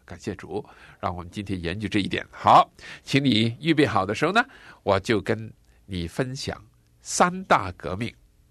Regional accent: China; 那么经过了200年的时间，我们中国人

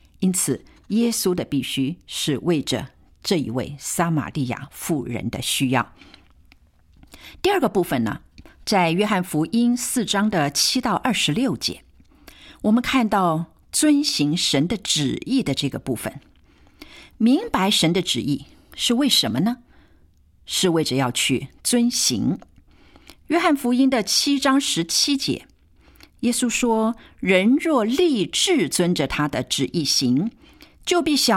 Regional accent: China; 对我们中国人来讲，这的确也是一个信耶稣明白救恩的一个阻碍

